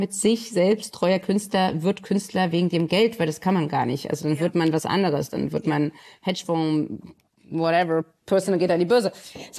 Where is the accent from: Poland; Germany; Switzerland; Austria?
Poland; Katowice, Silesian Voivodeship; Aber das hängt natürlich auch alles damit zusammen, wo ich groß geworden bin. Mein Vater hatte damals eine Galerie in Katowice.